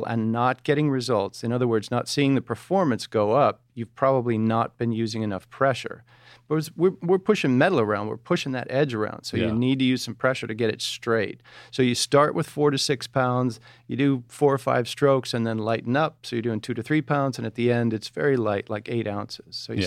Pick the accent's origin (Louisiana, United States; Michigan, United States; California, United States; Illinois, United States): Michigan, United States; Just outside of Detroit, German-Irish.